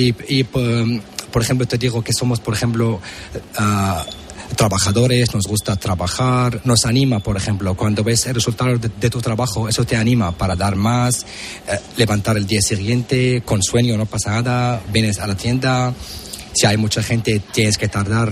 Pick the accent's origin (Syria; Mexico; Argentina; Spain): Syria; Damascus, Damascus Governorate; somos de Damasco, uh-huh, de la capital.